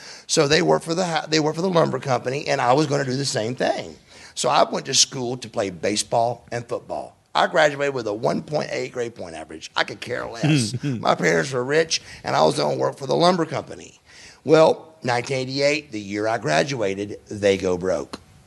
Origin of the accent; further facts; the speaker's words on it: Marietta, Georgia, United States; We were a very rich family growing up in the Marietta area.